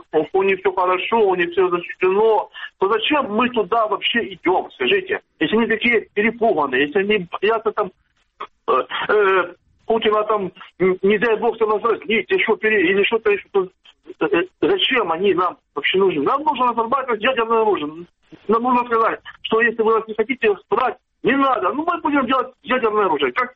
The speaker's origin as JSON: {"language": "Russian", "town": "Zaporizhzhia", "region": "Zaporizhzhia Oblast", "country": "Ukraine", "said": "я из Запорожья, да?"}